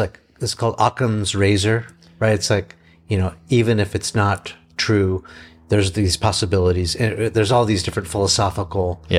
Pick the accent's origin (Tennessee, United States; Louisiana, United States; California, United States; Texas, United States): California, United States; I grew up in Southern California.